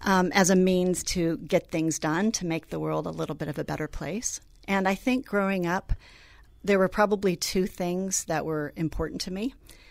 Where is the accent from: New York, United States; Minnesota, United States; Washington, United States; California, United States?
California, United States; I was, I guess, very appreciative of how much I had as a young person growing up in California.